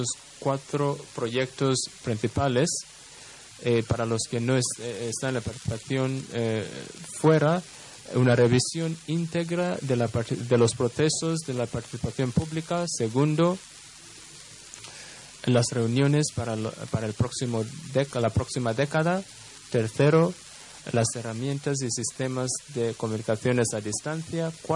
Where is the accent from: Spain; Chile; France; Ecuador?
France; Spanish is a second language; Porque consideramos a veces, en mi país, por ejemplo, Francia, que el acceso no es un problema